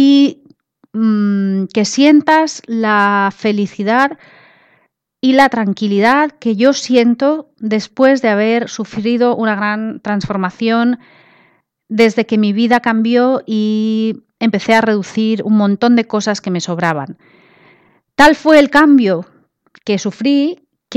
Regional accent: Spain; moved away as an adult; also born or lived in England; estuve viviendo en Inglaterra. Yo soy de España y me trasladé a Inglaterra durante unos 4 años

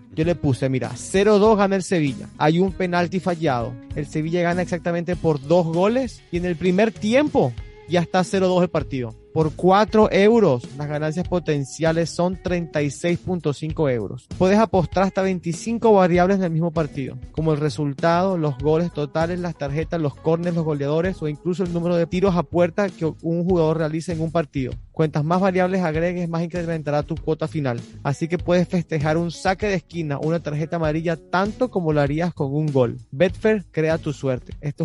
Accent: Barquisimeto, Lara, Venezuela; Vengo de Barquisimeto y siempre he querido estar en mi Venezuela.

